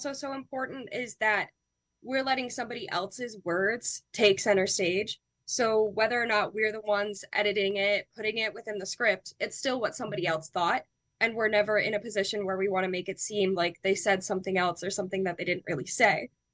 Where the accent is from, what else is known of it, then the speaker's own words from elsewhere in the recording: Nebraska, United States; I'm from Nebraska.